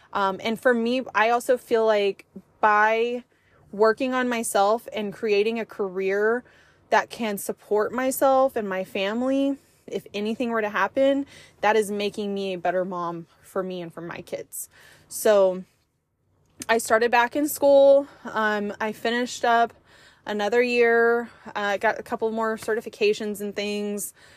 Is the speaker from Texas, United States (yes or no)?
yes; Abilene, Texas, United States; I am from Abilene, Texas. There are three main universities there.